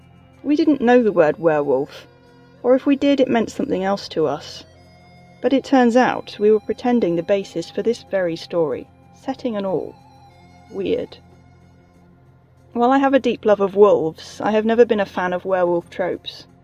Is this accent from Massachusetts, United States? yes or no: yes; Massachusetts, United States; It may not be apparent from my accent, but I grew up in eastern Massachusetts, and my best friends lived in Sudbury.